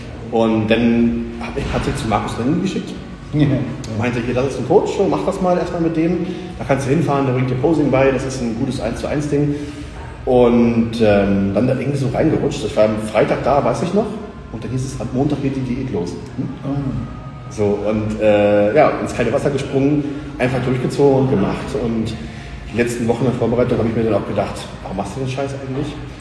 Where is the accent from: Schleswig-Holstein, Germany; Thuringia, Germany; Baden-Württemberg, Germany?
Schleswig-Holstein, Germany; Lauenburg; now in Hamburg, Germany; Aus Lauenburg an der Elbe, so Richtung Gießkart, so auch Umkreis Hamburg. Bin dann für meine Ausbildung nach Hamburg gezogen, eigene Wohnung, so ein Zimmerding in Rahlstedt